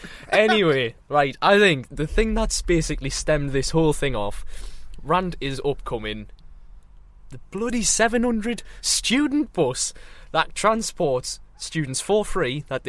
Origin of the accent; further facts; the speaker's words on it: United Kingdom; Like, we're British, right?